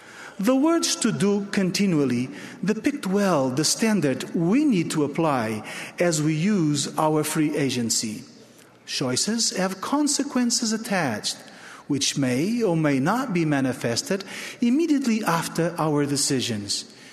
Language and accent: English; Portugal; In my home country of Portugal, for instance, during the period of the discoveries in the 15th century, navigators from Lisbon